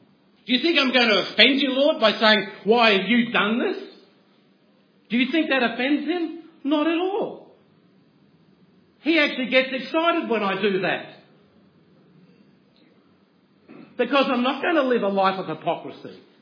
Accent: Brisbane, Queensland, Australia; a town which is 1 hour from where I was brought up in Brisbane, and it was a very strong Lutheran area

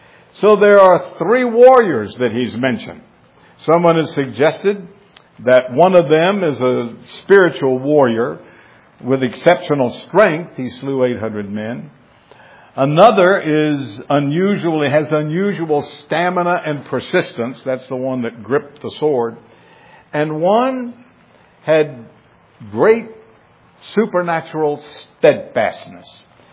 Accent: the South, United States; I grew up in the South. I did not see real snow until I was an adult.

